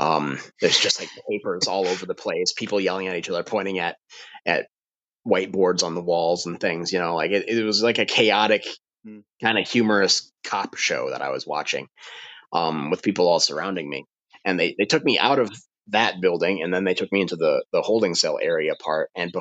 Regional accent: United States; So I think once they figured out like who I was and that I was an American graduate student

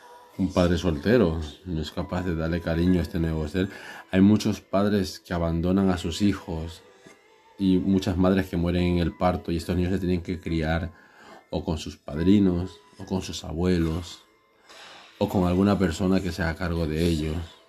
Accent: Ecuador; una persona de mi pueblo, de allí de Ecuador

